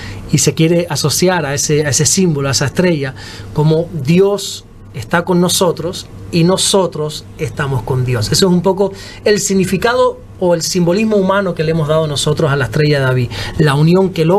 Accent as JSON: {"language": "Spanish", "country": "Spain", "said": "gran porcentaje de las personas que somos de aquí de España viviendo en un umbral de pobreza"}